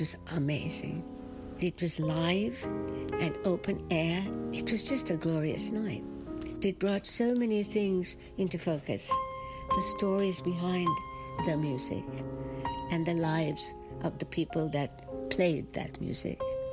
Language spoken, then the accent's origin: English; Sri Lanka; I'm originally from Sri Lanka.